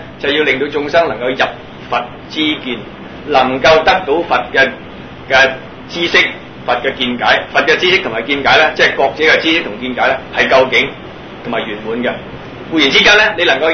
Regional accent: China; 我哋中國人啦，就以中國嚟講咧

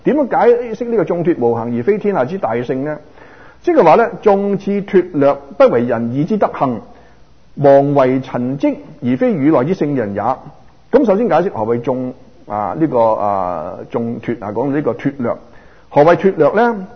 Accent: Guangdong, China; 如果以我们广东人俗语讲

